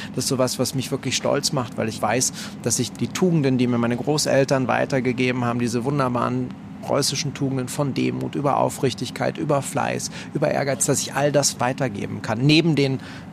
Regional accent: Berlin, Germany; ich komme von ganz unten. Ich bin in Kreuzberg groß geworden am Schlesischen Tor.

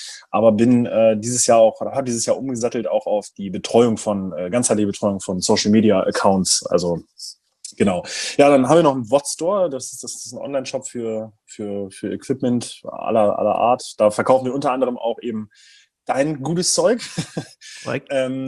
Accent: Braunschweig, Lower Saxony, Germany; aus Braunschweig, aus meiner Heimatstadt

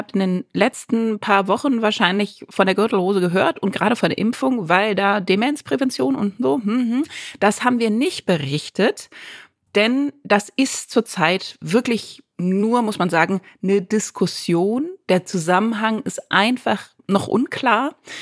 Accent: Berlin, Germany; Ich bin Berlinerin

